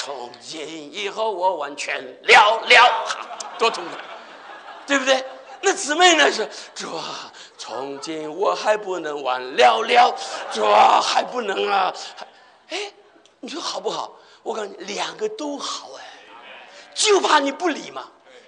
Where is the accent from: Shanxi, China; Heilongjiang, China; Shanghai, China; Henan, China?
Henan, China; 我在河南呢长大的，这河南话讲得很好。